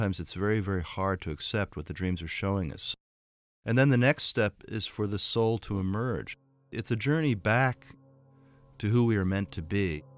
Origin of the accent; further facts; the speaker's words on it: Baltimore, Maryland, United States; Because I grew up in Baltimore, and as a kid, that feeling of, you know, it snowed and we're not going to have school